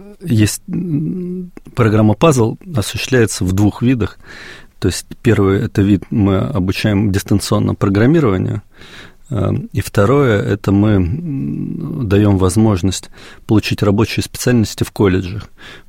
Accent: Saint Petersburg, Russia; Поскольку я сам из Санкт-Петербурга, северо-запад ко мне ближе

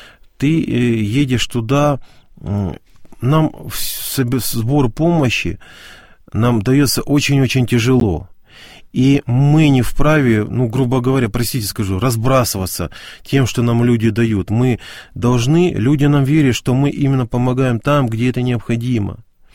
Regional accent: Crimea, Ukraine; реально мы столкнулись, что нам не верили, что мы из Крыма.

